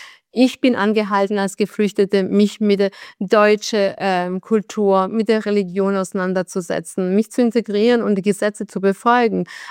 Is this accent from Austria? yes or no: no; Bosnia & Herzegovina; now in Germany; Das ist meine Heimat und ich möchte nicht hier nochmal das erleben, was ich in Bosnien erlebt habe.